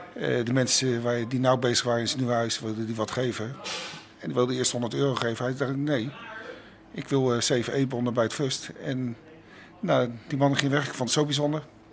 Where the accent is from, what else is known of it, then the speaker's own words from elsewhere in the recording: Noordwijk, South Holland, Netherlands; Ik kom zelf uit Noordwijk. En daar is dat gunnen een heel stuk minder.